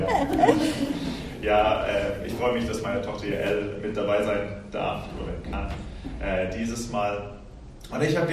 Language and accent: German; England, United Kingdom; also born or lived in Israel; now in Berlin, Germany; ich bin in Israel geboren, in England aufgewachsen und wohne seit 7 Jahren in Berlin mit meiner Familie.